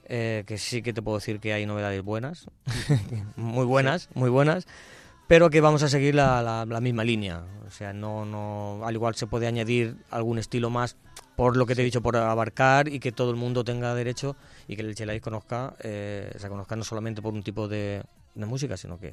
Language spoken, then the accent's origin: Spanish; Elche, Valencian Community, Spain; Somos de Elche y que todo el mundo venga a disfrutar.